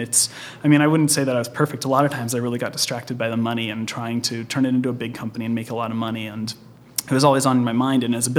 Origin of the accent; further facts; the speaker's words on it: Sacramento, California, United States; also born or lived in Los Angeles / Bay Area; now in Portland, United States; I grew up in Sacramento.